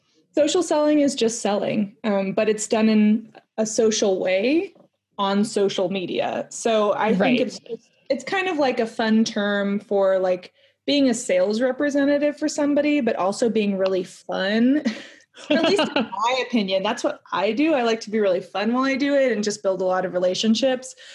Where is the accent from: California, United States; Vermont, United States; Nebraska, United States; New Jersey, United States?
California, United States; now in Austria; Well, I'm from California, but I live in Austria now, but I'm currently in Montana while we're recording this podcast